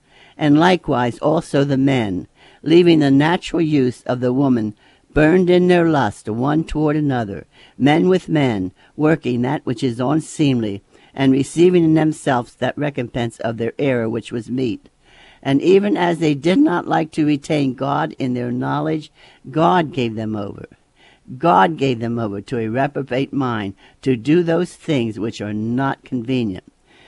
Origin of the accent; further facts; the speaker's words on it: United States; You know, I remember while growing up in America during the 1930s, how proud we were to be Americans.